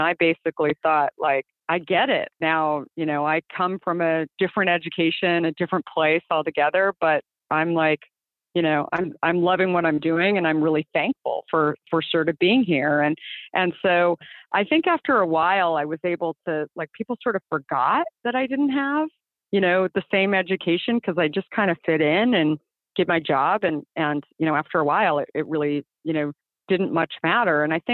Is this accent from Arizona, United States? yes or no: yes; Arizona, United States; I grew up in Arizona, was a gymnast, and loved my experience at ASU